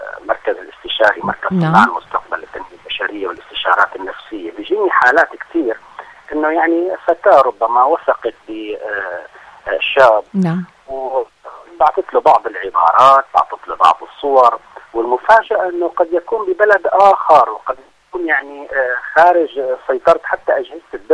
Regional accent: Syria; نحن عندنا في سوريا موضوع الجريمة الإلكترونية

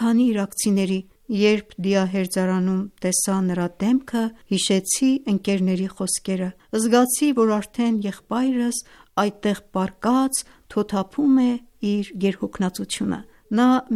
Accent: Shazand, Markazi, Iran; Արաքի Շազանդ քաղաքում։

